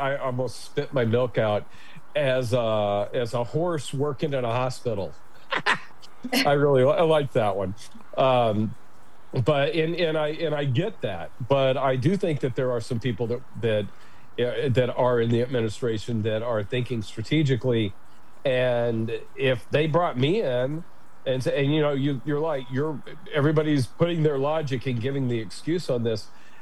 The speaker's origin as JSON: {"language": "English", "country": "United States", "said": "I don't work for Exxon, but I am an American"}